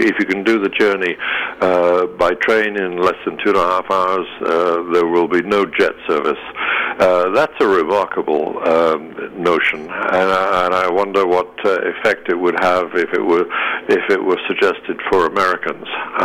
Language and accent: English; United Kingdom; As a Brit, I have to point out